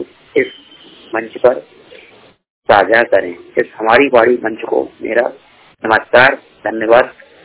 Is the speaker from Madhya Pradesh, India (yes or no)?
yes; Bhopal, Madhya Pradesh, India; मैं भोपाल जिले का रहने वाला हूँ।